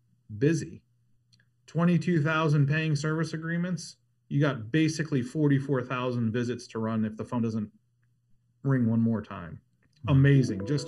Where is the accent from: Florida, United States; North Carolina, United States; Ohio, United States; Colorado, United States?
Ohio, United States; And by the way, guys, we're in Southern California. I grew up in Ohio.